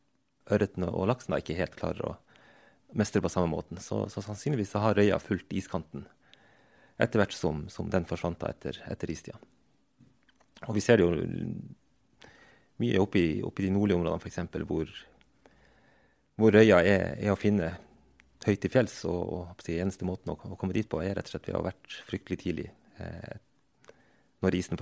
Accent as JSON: {"language": "Norwegian", "region": "Finnmark", "country": "Norway", "tie": "born or raised there", "also_born_or_lived": "Tana", "said": "Ja, jeg vokste opp I Øst-Finnmark. Min mor fra Vadsø."}